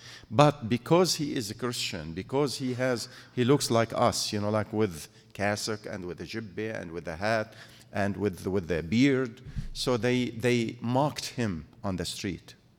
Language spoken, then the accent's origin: English; Syria; Father George, the priest in my village, now with the troubles in Syria, my family in particular